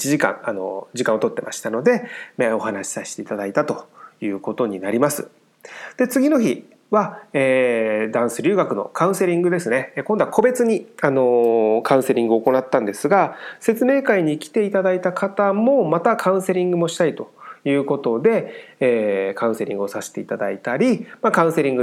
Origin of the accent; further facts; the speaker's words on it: Miyazaki, Japan; 僕もですね、宮崎出身なんですね。